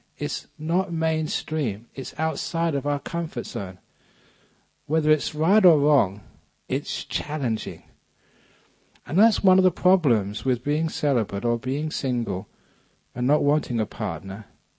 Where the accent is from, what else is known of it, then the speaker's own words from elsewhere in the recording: England, United Kingdom; However, maybe it was because that I come from England. And England is a well-known home of eccentrics.